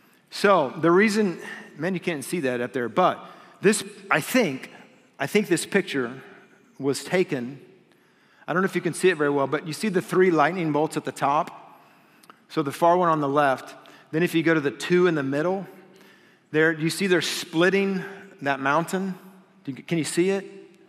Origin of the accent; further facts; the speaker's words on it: Kansas, United States; as a kid, we grew up in Kansas.